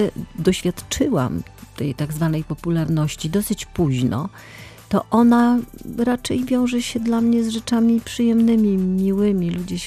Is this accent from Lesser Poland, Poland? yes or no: yes; Kraków, Lesser Poland, Poland; born there; bo ja urodziłam się w Krakowie